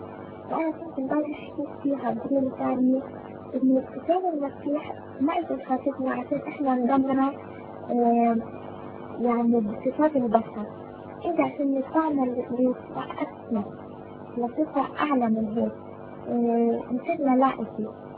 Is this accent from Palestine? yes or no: yes; Palestine; إحنا طبعا أنا فلسطينية فإحنا عندنا يعني خوف